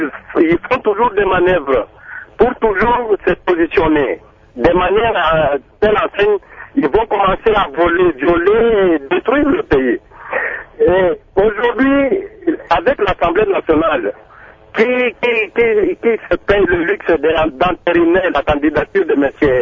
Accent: DR Congo; les politiciens chez nous au Congo cherchent toujours à s'emparer de ce pays

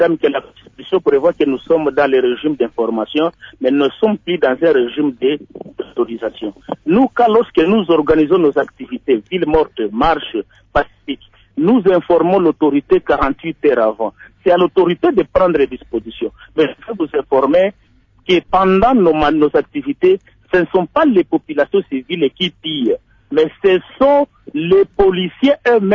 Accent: DR Congo; notre pays

